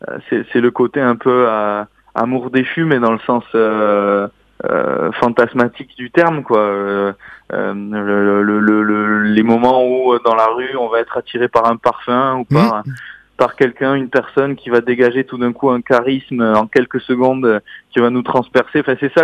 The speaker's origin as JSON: {"language": "French", "town": "Orthez", "region": "Nouvelle-Aquitaine", "country": "France", "said": "puisqu'on est d'Orthez à côté de Pau dans le 64"}